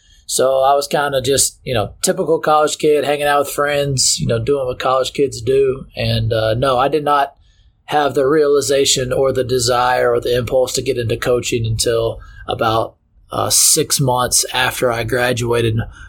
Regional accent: Lexington, Kentucky, United States; I grew up in Lexington, Kentucky, so I grew up watching Kentucky basketball.

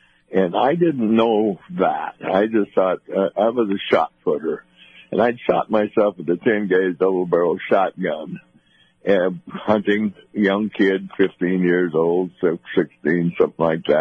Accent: Sandpoint, Idaho, United States; there was an audience of about 8,000 people in Boise, and my hometown was like 300 or 400.

